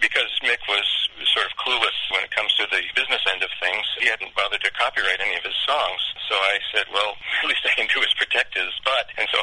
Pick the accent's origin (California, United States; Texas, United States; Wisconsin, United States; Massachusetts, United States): California, United States; And then I grew up in Marin County, north of San Francisco, and in the 60s.